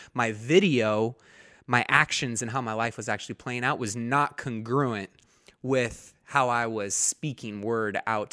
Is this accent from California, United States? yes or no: yes; Antelope, California, United States; also born or lived in Roseville; born and raised in Sacramento area, in Antelope and then out into Roseville.